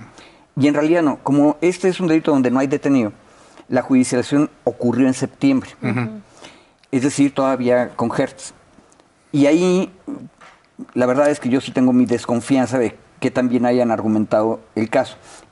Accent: Mexico; me explique a mí como ciudadano mexicano

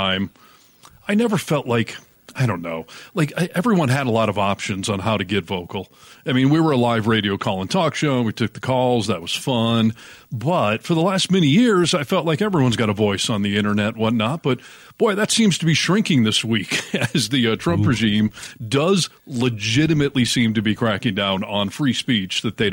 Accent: United States; I'm really American, by the way.

